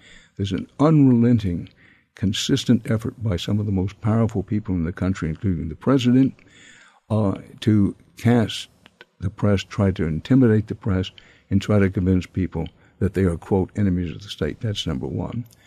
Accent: Texas, United States; the most recent shooting in my home state of Texas

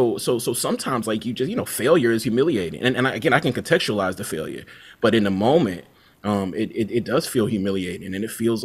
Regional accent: Mississippi, United States; Yeah, you know, I'm from Mississippi

